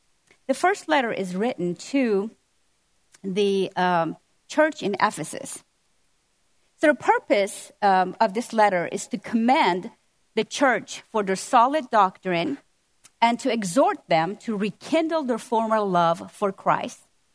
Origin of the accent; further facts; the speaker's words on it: Iran; as most of you know, I'm from Iran.